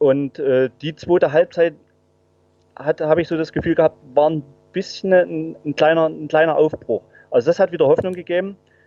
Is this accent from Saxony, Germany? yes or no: yes; Saxony, Germany; bin waschechter Erzgebirgler, wohne jetzt nicht in Aue, 80 Kilometer östlich